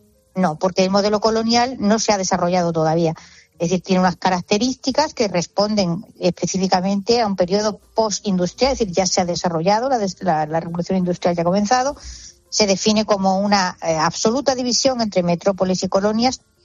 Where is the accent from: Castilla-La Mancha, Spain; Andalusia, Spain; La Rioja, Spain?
Andalusia, Spain; Yo soy andaluza.